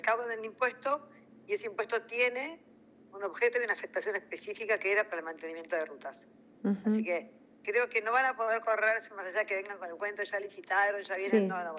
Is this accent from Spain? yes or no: no; La Plata, Buenos Aires Province, Argentina; vengo de una ciudad de La Plata, capital de la provincia